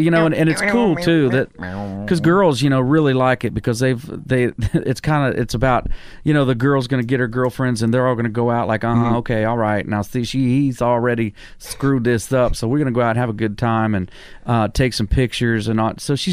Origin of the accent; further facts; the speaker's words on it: Ohio, United States; So growing up in Ohio, so wintertime, I'd go right into indoor